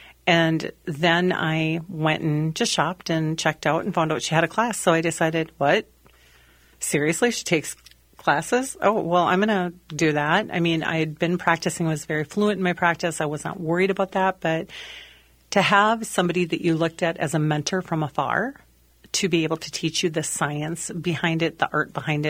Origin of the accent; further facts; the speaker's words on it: Richmond, United States; now in Stillwater, United States; I'm always from here. I mean, I was born and raised in Richmond. I live in Stillwater. I have never ventured out of the Midwest as far as living goes.